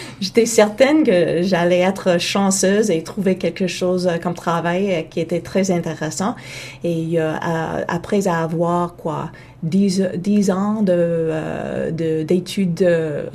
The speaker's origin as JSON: {"language": "French", "town": "Ottawa", "region": "Ontario", "country": "Canada", "second_language": "French", "said": "quand ma famille a acheté une maison au Québec, peut-être 20 minutes d'Ottawa, je viens d'Ottawa, où mon père travaillait. Alors, c'était un petit banlieue tranquille, belle, mais la plupart des voisins étaient les francophones."}